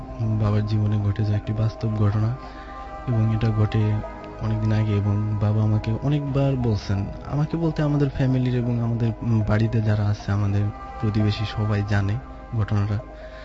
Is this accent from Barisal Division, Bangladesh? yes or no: yes; Tumchar, Barisal Division, Bangladesh; আমাদের বাড়িটা জাস্ট এমন একটা প্লেস যে বরিশালে মুলাদি মুলাদিতে এবং টুমচর গ্রামে, আমাদের গ্রামের নাম টুমচর এবং বাড়িটার শরীয়তপুরের পার্শ্ববর্তী জায়গায় এবং সীমান্তবর্তী জায়গায়।